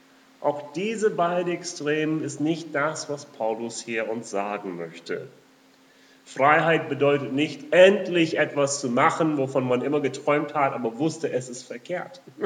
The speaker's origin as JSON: {"language": "German", "country": "United States", "said": "Ich als Amerikaner denke als erstes, Unabhängigkeit."}